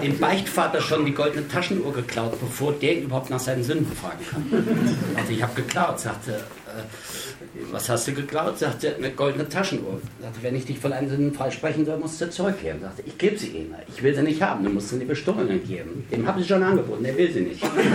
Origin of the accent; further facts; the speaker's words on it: Calden, Hesse, Germany; Und ich komme aus Calden bei Kassel.